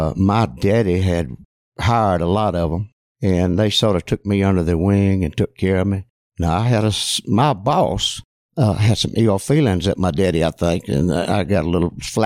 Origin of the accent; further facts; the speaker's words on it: Caledonia, Mississippi, United States; I'm from Caledonia, Mississippi. I know ain't nobody ever heard of that, but it's just south of Tupelo and north of Columbus.